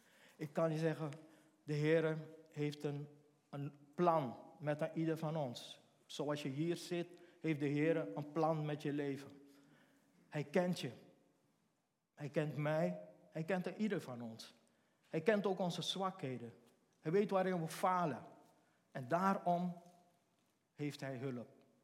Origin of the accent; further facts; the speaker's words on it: Suriname; now in Netherlands; Ik ben daar uit Suriname vertrokken hier naartoe. En ik ging daar terug naar Suriname.